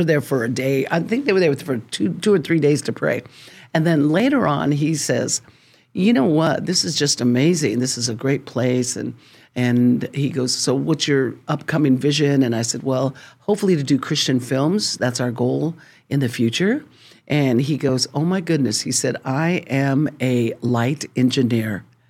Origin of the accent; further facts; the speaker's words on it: Colorado, United States; And because I am a farm girl, I come originally from Colorado, in case you're wondering.